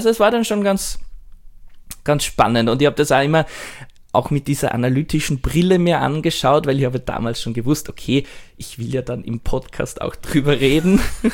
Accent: Austria; moved away as an adult; now in Japan; dass ich mich seit dem Umzug nach Japan viel mehr als, ich weiß nicht, ich würde nicht sagen als Österreicher, aber als Europäer vielleicht fühle

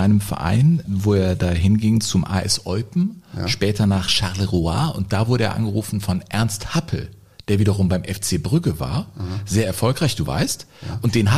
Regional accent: Cologne, North Rhine-Westphalia, Germany; born there; Ich war natürlich immer schon als gebürtiger Kölner.

